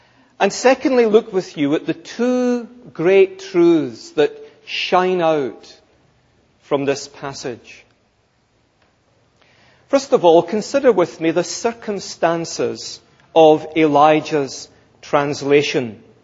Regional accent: Scotland, United Kingdom; Being a Scotsman, I don't buy it.

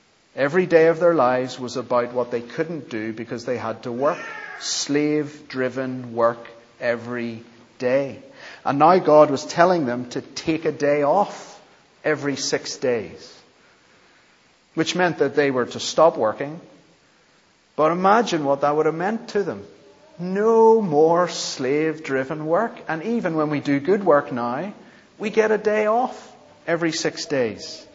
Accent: Northern Ireland, United Kingdom; Growing up in Northern Ireland, where Sunday is a very religious day

